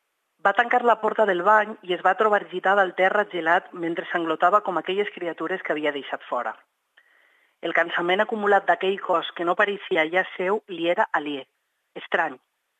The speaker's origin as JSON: {"language": "Catalan", "town": "Vinaròs", "region": "Valencian Community", "country": "Spain", "said": "Jo sóc de Vinaròs i estic a l'Institut Vilaplana de Vinaròs."}